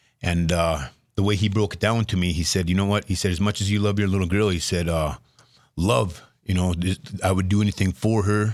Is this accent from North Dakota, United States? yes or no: yes; Linton, North Dakota, United States; also born or lived in Bismarck; I was born in Bismarck and lived in Bismarck for about 5 years until my parents divorced. After that, moved to Linton. My dad owned a construction company, moved to Linton, and grew up down there.